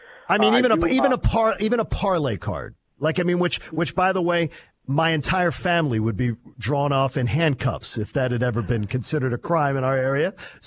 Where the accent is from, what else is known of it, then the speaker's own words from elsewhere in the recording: Pennsylvania, United States; Growing up in Delaware County, Pennsylvania, gambling was prevalent.